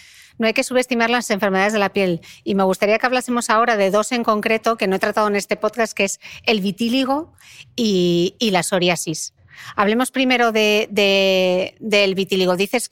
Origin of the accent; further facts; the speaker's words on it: Spain; Como buen español, que nos gustaba broncearnos a tope.